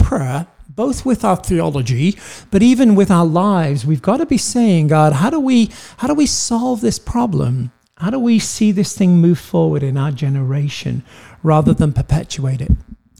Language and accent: English; United States; I'm an American and I can live out that same thing.